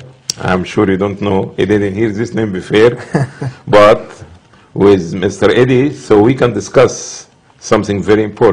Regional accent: Cairo, Cairo Governorate, Egypt; moved away as an adult; also born or lived in Saudi Arabia; I'm originally from Cairo, Egypt. And I received my early Islamic education in Egypt. And after this, I moved to Saudi Arabia

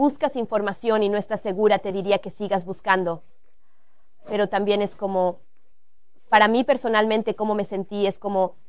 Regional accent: South Africa; now in United States; vengo de Sudáfrica. Me mudé a Estados Unidos en 2007.

